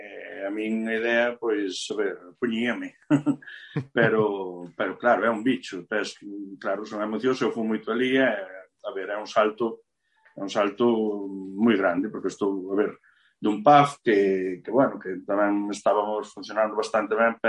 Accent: A Pontenova, Galicia, Spain; eu son da Ponte Nova, que nos tirábamos xa máis hacia a Mariña, que máis hacia Lugo ou hacia a Chaira

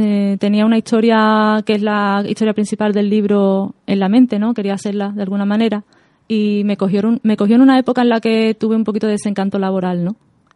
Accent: Seville, Andalusia, Spain; soy de Sevilla, del barrio de San José de Palmete. Tengo 31 años

